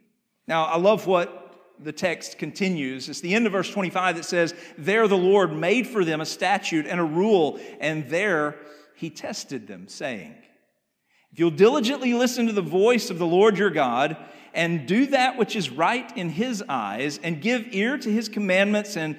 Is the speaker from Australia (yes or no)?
no; Arkansas, United States; I can remember growing up in Northeast Arkansas and going out into the woods in the summertime with my friends